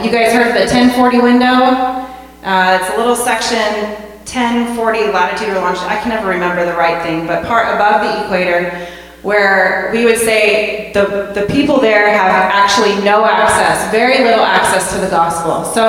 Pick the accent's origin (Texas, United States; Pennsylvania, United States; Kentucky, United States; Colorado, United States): Colorado, United States; Colorado Springs; So we're actually from Colorado Springs. My husband leads the campus there in Colorado Springs.